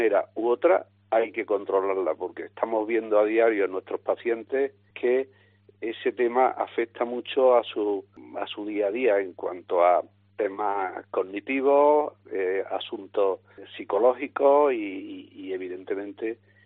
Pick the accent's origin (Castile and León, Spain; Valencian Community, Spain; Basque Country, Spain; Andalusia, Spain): Andalusia, Spain; somos andaluces, en Andalucía hay mucha cultura de bares